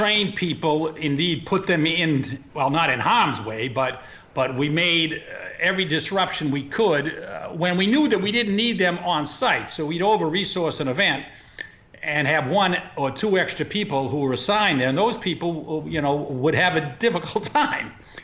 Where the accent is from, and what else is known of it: Boston, Massachusetts, United States; now in New York, United States